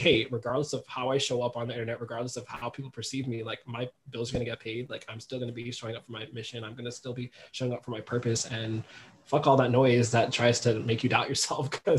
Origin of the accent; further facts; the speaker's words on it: Silver Spring, Maryland, United States; I had been staying in Silver Spring, Maryland, back on the East Coast, like my hometown, for about 6 months.